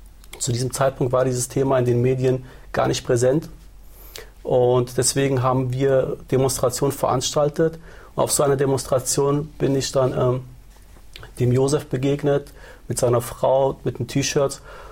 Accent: Giessen, Hesse, Germany; born there; Meine Mutter kommt aus der Türkei, mein Vater aus Syrien und ich bin hier in Gießen in Deutschland geboren.

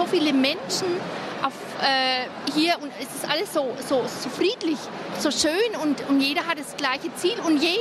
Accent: Saxony, Germany; ich komme aus dem Vogtland in Sachsen.

